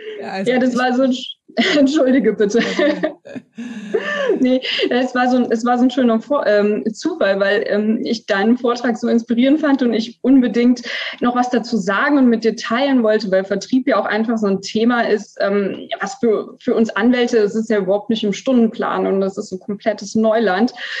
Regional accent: Namibia; Nee, ich bin aber als Säugling, also mit ein paar Wochen dorthin, genau. Also ich kann mich quasi an keine Zeit vor Namibia erinnern

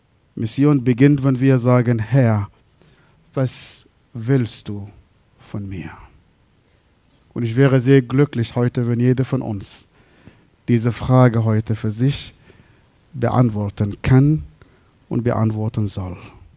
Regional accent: Baden-Württemberg, Germany; bei uns im Schwabenland

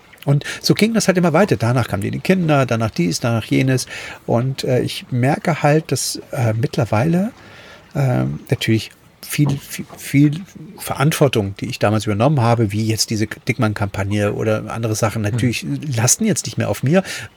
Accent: Germany; moved away as an adult; ich bin ja mit 18 damals aus der DDR geflohen, ganz alleine, ne, mit 18

